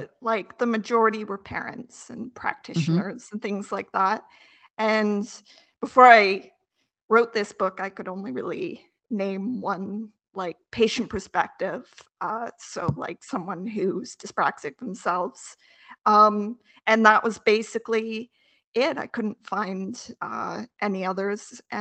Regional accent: Canada; I grew up in Canada.

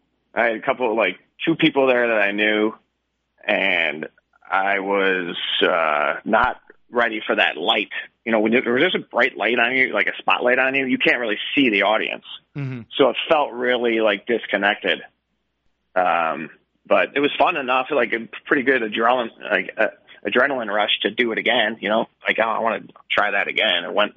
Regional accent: Chicago, Illinois, United States; I grew up in Beverly, Morgan Park, South Side.

